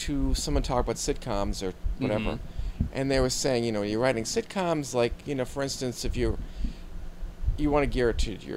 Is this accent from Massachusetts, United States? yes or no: yes; Newton, Massachusetts, United States; I grew up in Boston. And I grew up, actually, outside of Boston, I grew up in a town called Newton, Mass.